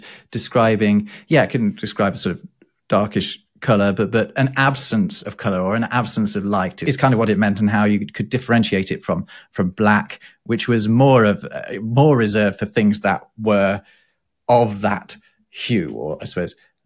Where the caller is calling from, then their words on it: Germany; Yeah, and I'm speaking from Germany, where it's schwarz.